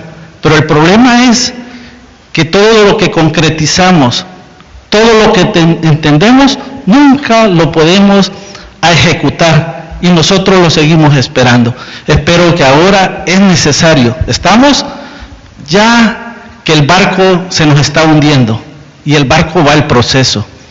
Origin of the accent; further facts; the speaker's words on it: San Isidro, Cabañas, El Salvador; vengo de una comunidad de San Isidro Cabañas, donde venimos teniendo una lucha muy fuerte en contra la minería metálica.